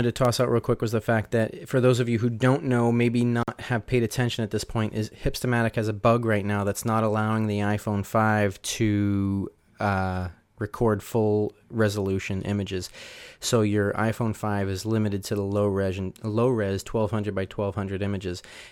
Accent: New England, United States; We're all from New England.

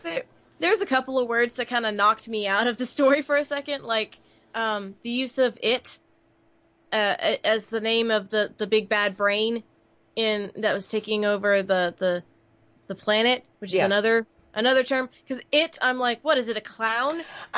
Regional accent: United States; BBC does amazing things that we don't hear about because we're from America.

